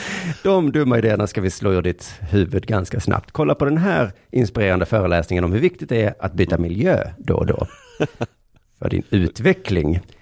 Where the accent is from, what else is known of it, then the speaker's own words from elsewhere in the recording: Sweden; Det låter inte för mig som dum svensk som att det skulle vara ett dåligt område.